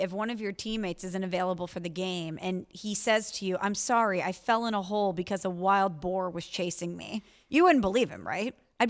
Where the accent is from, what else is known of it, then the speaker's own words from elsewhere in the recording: St. Louis, Missouri, United States; I'm from St. Louis. I covered the Cardinals for a long time.